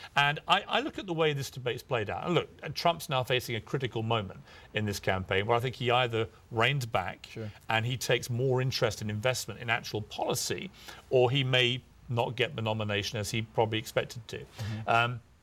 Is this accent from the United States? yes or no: no; United Kingdom; But I can't vote. I'm a British guy.